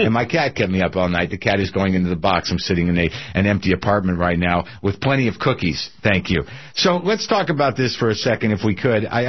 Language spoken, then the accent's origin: English; Missouri, United States; My mom was a Republican committee woman, and I grew up in Southwest Missouri, Republican by association, conservative in my own right.